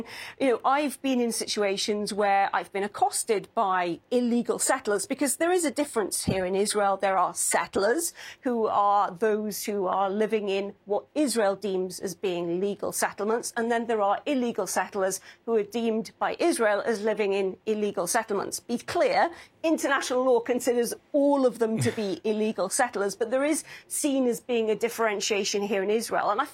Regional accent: United Kingdom; now in United States?; I'm from the United Kingdom, you're from the US

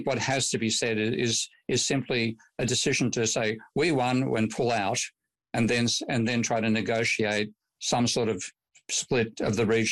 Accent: Australia; So as being an Australian has actually given me a very interesting perspective there.

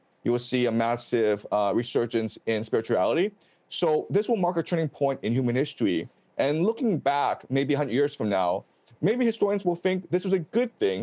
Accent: Canada; as a Canadian who follows Canadian politics

